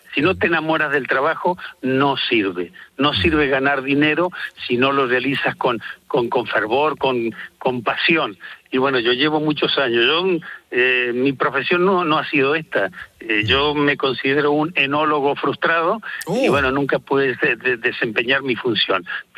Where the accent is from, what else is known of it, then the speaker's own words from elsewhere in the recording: Argentina; cuando yo me recibí en el año 82, yo soy de Argentina. Entonces, sí. En aquel entonces, en el año 82, cuando yo tenía 22 años, me recibí de enólogo